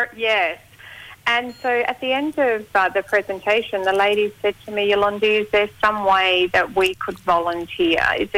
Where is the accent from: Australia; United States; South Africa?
Australia; Adelaide, South Australia; also born or lived in Melbourne / Cairns; Believe it or not, I was born in Melbourne, grew up in Adelaide, travelled up to Cairns in early 1990s